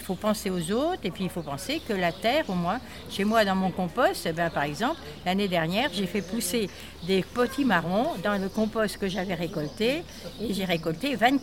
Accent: Grenoble, Auvergne-Rhône-Alpes, France; Étant donné que je viens de Grenoble et que déjà à Grenoble, au bas de mon immeuble, j'avais organisé 3 caisses

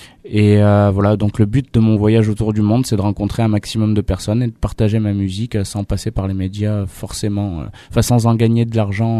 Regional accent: Carpentras, Provence-Alpes-Côte d'Azur, France; Je viens de Carpentras, donc ça définit bien.

